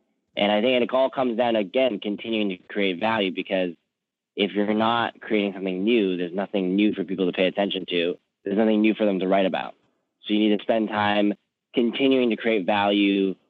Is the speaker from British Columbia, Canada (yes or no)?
yes; Vancouver, British Columbia, Canada; moved away; my, you know, fact that I came from Vancouver and, you know, had a desire to get out and go somewhere